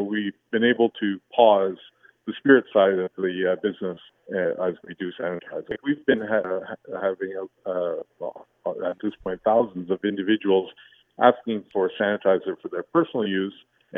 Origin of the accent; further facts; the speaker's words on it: Ottawa, Ontario, Canada; also born or lived in Montreal; I was born in Montreal, but my family moved to Ottawa when I was about 4 years old, so been in Ottawa ever since. Grew up in Sandy Hill in downtown Ottawa, and now live in the West End in Britannia Village.